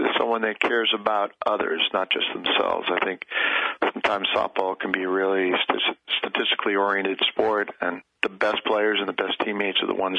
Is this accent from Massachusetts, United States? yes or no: yes; Boston, Massachusetts, United States; now in California, United States; I'm a Boston Red Sox fan, so I kind of grew up with a great love for baseball. And when I moved to California from Boston, I, you know, started looking at softball